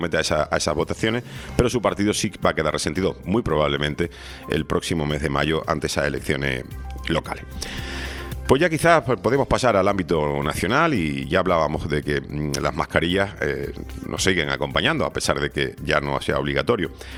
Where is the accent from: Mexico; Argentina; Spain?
Spain; somos así los españoles